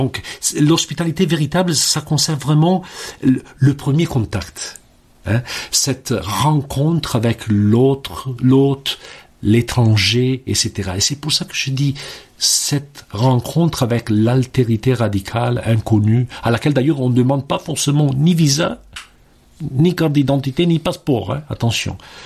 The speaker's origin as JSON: {"language": "French", "country": "Italy", "said": "Moi, je suis italien d'origine. J'ai grandi, je dirais, sur les rives de la Méditerranée."}